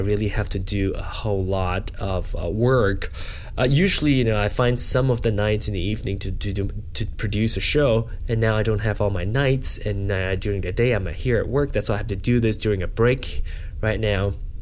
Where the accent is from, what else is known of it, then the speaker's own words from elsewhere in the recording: Malaysia; now in United States; We meaning both the couple of a binational couple, say by nationality, I'm Malaysian, and my partner's American.